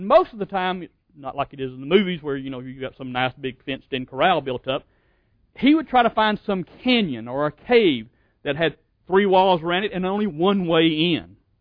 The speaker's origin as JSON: {"language": "English", "region": "Texas", "country": "United States", "said": "We're from Texas, and so we have this ideal of cattle drive, right?"}